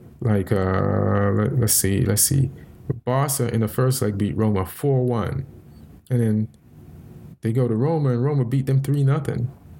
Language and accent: English; Colombia; I'm Latin. I'm from Colombia.